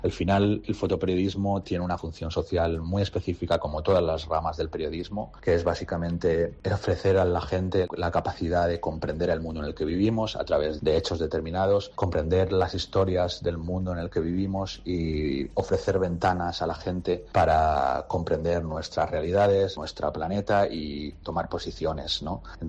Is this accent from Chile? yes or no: no; Daimiel, Castilla-La Mancha, Spain; pues desde donde venimos. Yo soy un chico de Daimiel que nunca hubiese imaginado que viajaría por